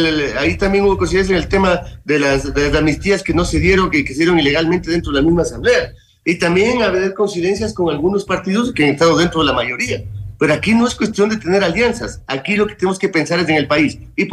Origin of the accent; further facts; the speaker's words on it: Ecuador; todas las desgracias que hemos tenido como ecuatorianos